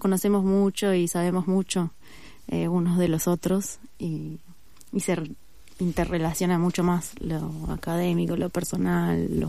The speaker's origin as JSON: {"language": "Spanish", "town": "Caseros", "region": "Buenos Aires Province", "country": "Argentina", "lives_now": "Puerto Madryn, Argentina", "said": "Sí, yo soy en la Patagonia me dicen que soy porteña, pero no soy porteña, soy del conurbano, de Caseros."}